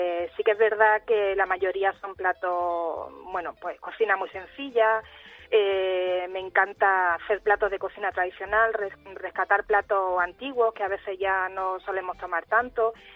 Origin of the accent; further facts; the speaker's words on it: Jaén, Andalusia, Spain; yo además, como buena jiennense jaenera, lo defiendo, porque creo que en Jaén, bueno, en otros sitios también, pero se elabora el mejor aceite de oliva virgen extra del mundo